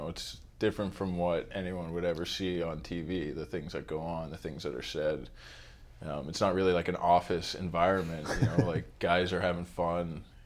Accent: Winnipeg, Manitoba, Canada; born there; I was born in 89 in Winnipeg. And from there, my dad kind of moved around a bit.

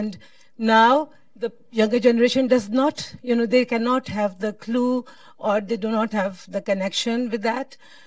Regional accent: Pakistan; I'm from Pakistan.

